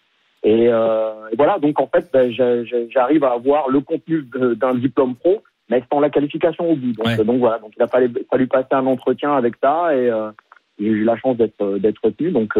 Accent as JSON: {"language": "French", "country": "France", "moved": "as an adult", "said": "comme moi j'ai quitté la France en 2016, ça fait un moment que je me suis pas mis à jour."}